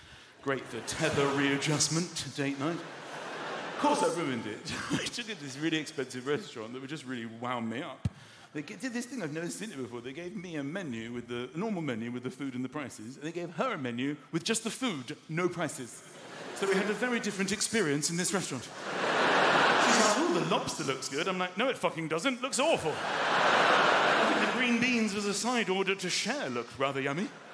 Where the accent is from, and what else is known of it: London, United Kingdom; born or raised there